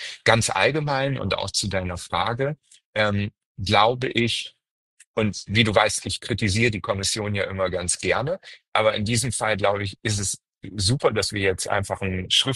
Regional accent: Northern Germany, Germany; Ich komme ja aus Norddeutschland, wie du weißt.

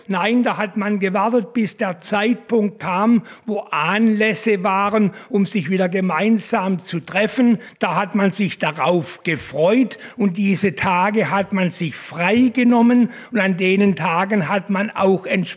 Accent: Haslach, Baden-Württemberg, Germany; Ich bin gebürtiger Haslacher. Meine Mutter stammt aus einem alten Haslacher Geschlecht, aus einem Metzgergeschäft. Und zwar, mein Vater kam aus Schlesien durch den Zweiten Weltkrieg bedingt.

